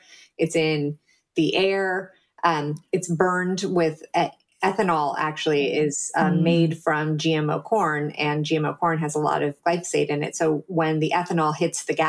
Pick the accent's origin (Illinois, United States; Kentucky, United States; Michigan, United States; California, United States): California, United States; I don't know if it's because I'm from Silicon Valley